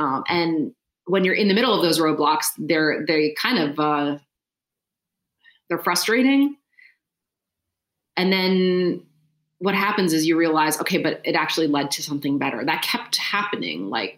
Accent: Philadelphia, Pennsylvania, United States; I'm from Philadelphia. I'm not from New York

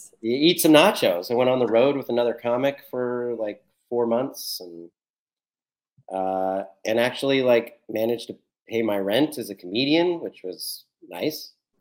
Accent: Columbus, Ohio, United States; I'm from Columbus, Ohio. And so limited casting pool.

